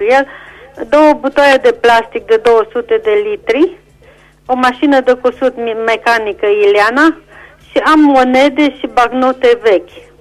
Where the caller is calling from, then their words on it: Reșița, Caraș-Severin, Romania; din Reșița, vreau să renoiesc anunțul meu.